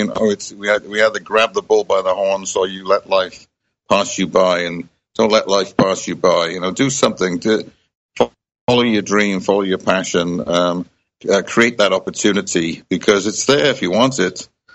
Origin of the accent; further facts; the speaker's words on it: Cardiff, Wales, United Kingdom; And I, of course, growing up in Cardiff, there was a similar light there.